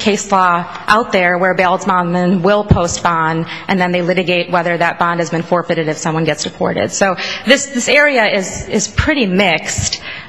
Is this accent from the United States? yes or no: yes; Midwest, United States; I'm a Midwesterner by you know